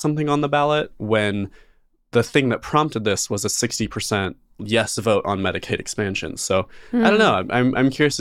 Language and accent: English; Idaho, United States; Well, a lot of us, you know, like growing up in Idaho, a lot of people get a job when they're 16 and start paying taxes right away. I know I did.